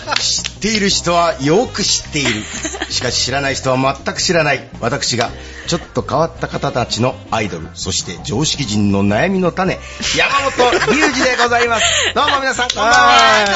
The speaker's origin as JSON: {"language": "Japanese", "region": "Kyoto", "country": "Japan", "tie": "born there", "said": "京都生まれの上品育ち。"}